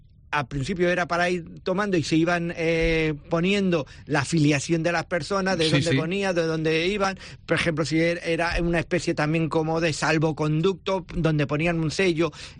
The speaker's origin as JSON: {"language": "Spanish", "region": "Catalonia", "country": "Spain", "said": "los que somos catalanes"}